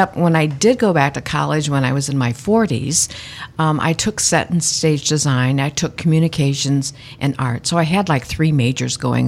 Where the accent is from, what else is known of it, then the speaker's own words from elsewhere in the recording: Kiwanis, Indiana, United States; also born or lived in Hammond; Well, I was born in Hammond, Indiana, but then our family moved to our farm, small farm in Kiwanis, Indiana.